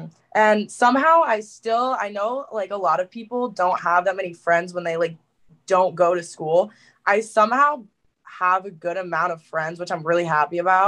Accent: New Jersey, United States; accent: Jersey accent; I am from Jersey.

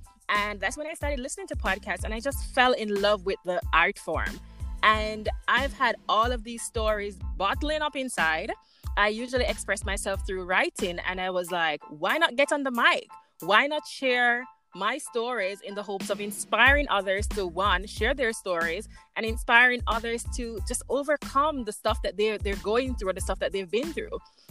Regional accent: Jamaica; now in Toronto, Canada; You may hear a little accent. I am originally from Jamaica, born and raised. I am now living in Toronto, Canada, where I have been for the last 6 years.

